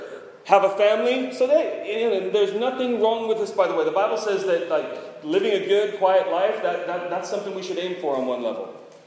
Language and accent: English; Boise, Idaho, United States; because I remember when I was growing up in Boise, Idaho, my biggest goal was to get the heck out of Boise, Idaho.